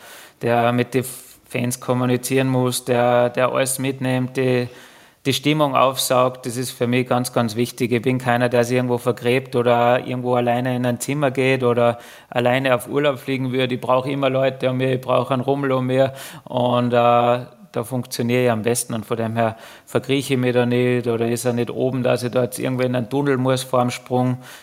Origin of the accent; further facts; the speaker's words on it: Austria; Ich glaube, das ist ganz, ganz wichtig bei uns in Österreich